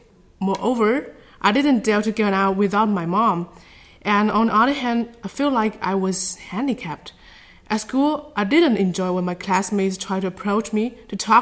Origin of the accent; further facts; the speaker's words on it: China; now in Germany; I feel like a whole Chinese. Well, I was born and I grew up in China with Chinese culture. I went to Chinese school